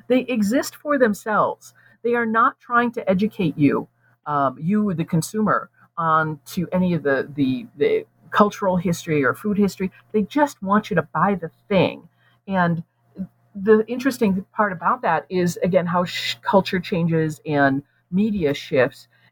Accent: United States; as clever as we collectively, as American consumers, we think we are, we still fall for marketing.

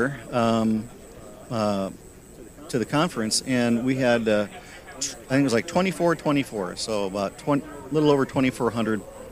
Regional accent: New England, United States; I grew up in New England, and every time we would go, you know, to the village square

